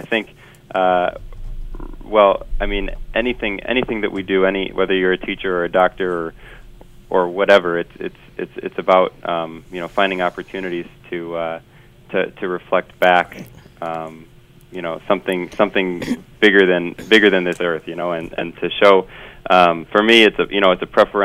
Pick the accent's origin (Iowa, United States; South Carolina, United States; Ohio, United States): Ohio, United States; Cincinnati; That's right. I grew up in Cincinnati, yeah.